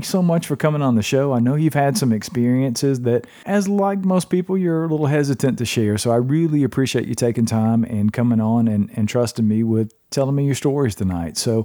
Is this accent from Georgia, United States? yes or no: yes; Georgia, United States; We've got Nicole from my home state, original home state, where I was born and raised, Georgia.